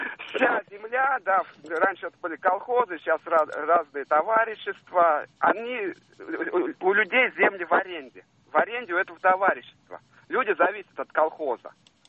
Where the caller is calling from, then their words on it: Lipetsk, Lipetsk Oblast, Russia; Я звоню из Липецка.